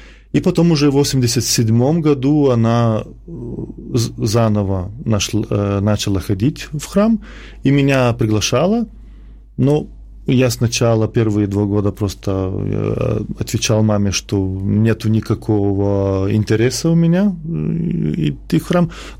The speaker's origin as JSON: {"language": "Russian", "town": "Klaipėda", "region": "Klaipėda County", "country": "Lithuania", "tie": "born or raised there", "said": "они меня крестили, когда мне был годик, но в другом городе, не в моем родном городе, в Клайпеде."}